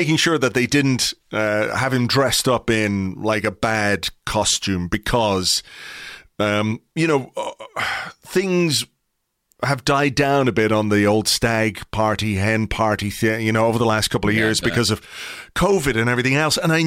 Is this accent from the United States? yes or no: no; Dublin, Leinster, Ireland; And I said, "No, I'm from Kimmage, just up the road here."